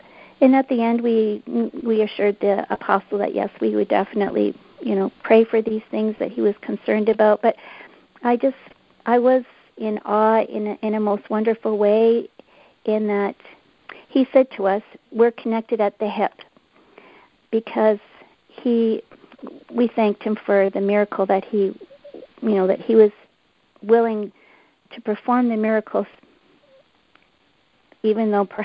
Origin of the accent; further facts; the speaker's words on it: Canada; We're from Canada.